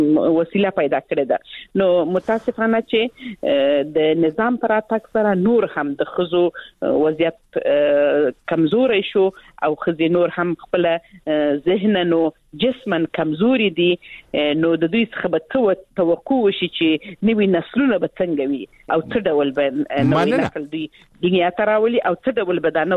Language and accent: Pashto; Helmand, Afghanistan; زه خپله د هلمند ولایت څخه یم